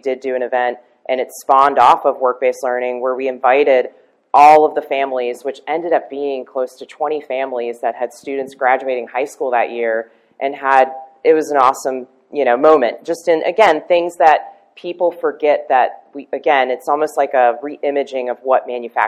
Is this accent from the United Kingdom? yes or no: no; Maryland, United States; I'm a transplant. I'm originally from Maryland, if you haven't guessed by now.